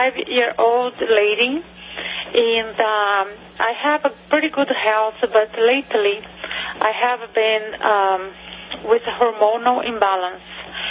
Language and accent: English; Brazil; English is a second language; now in United States; I'm from Brazil.